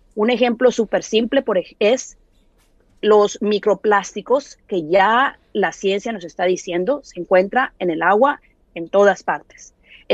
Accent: Monterrey, Nuevo León, Mexico; Les voy a decir, yo soy de Monterrey, decimos mucho, fuera de onda.

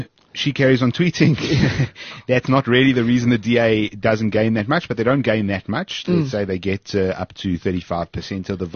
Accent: South Africa; I have everything that I do own is in South Africa. I am completely South African. I have no other passports or access to any other countries.

